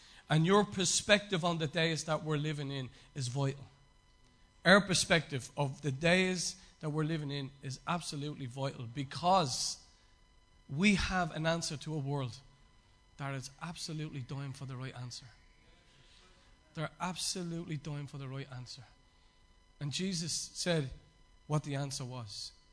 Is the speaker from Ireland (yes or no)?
yes; Ireland; we know as Irish and anyone else that is not there